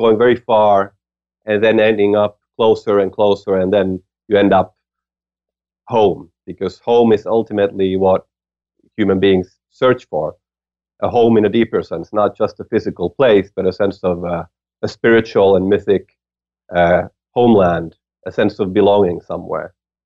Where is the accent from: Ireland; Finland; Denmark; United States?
Finland; Helsinki, Uusimaa; So I'm a musician, a writer, a traveler, filmmaker from Finland. And I was born in Helsinki, Finland, and then ended up traveling a lot, going very far from my home.